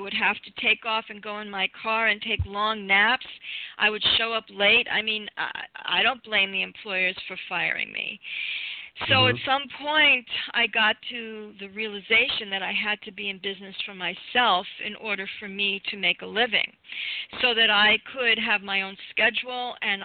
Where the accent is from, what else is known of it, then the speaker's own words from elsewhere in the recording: New York, United States; also born or lived in Toronto; I am American. I grew up in New York, in case people might not have figured that out. And I went to college in Toronto.